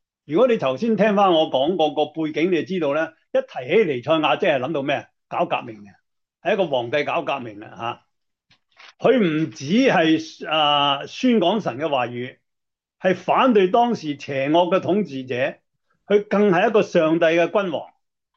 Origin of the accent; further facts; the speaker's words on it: China; 所以我哋中国人所谓天子咁样啦